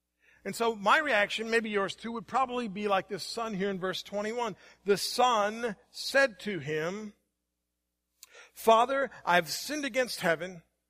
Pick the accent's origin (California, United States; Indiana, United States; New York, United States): Indiana, United States; Growing up in Indiana in the little church where I grew up, we sang the hymns, right?